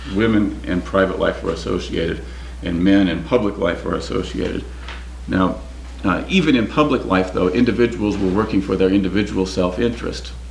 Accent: United States; I'm probably more interested in my life as an American in personality.

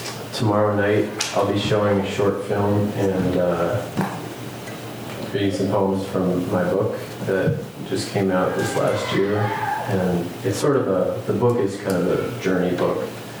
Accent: Minnesota, United States; I grew up in Minnesota, and we had one of those big, like, wood paneled vans.

